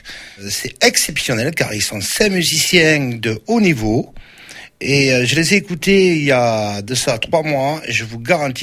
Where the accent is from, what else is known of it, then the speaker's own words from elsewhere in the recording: Verfeil, Occitanie, France; On a grandi ensemble depuis l'âge de... depuis la naissance, pratiquement. Hein. On a fait les 400 coups sur Verfeil, puisqu'on est originaire tous les deux de Verfeil.